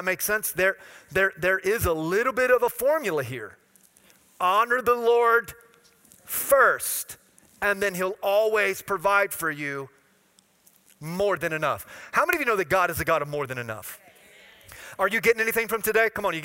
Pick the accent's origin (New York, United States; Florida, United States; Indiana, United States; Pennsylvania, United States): Florida, United States; Now I'm from Florida. Come on, somebody.